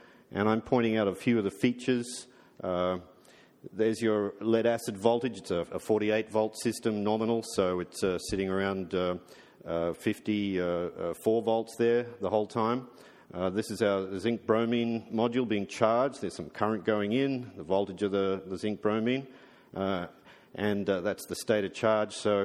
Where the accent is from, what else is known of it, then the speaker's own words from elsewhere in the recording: Brisbane, Queensland, Australia; We come from Australia. Brisbane is our hometown.